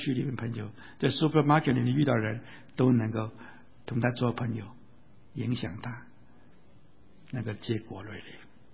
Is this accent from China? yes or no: yes; China; 我们是中国人，我们不需要学中国话